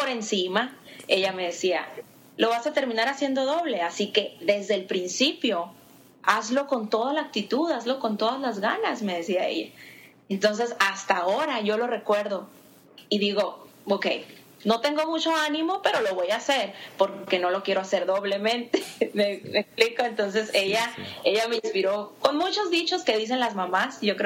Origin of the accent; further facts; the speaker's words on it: Hermosillo, Sonora, Mexico; tengo 26 años, soy mexicana, soy originaria de México, del norte de México, de Sonora, así se llama mi estado. Mi ciudad se llama Hermosillo.